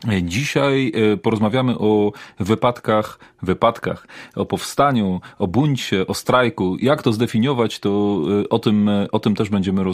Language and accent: Polish; Poznań, Greater Poland Voivodeship, Poland; Po pierwsze, sam jestem poznaniakiem rodem i moja rodzina była świadkiem tych wydarzeń.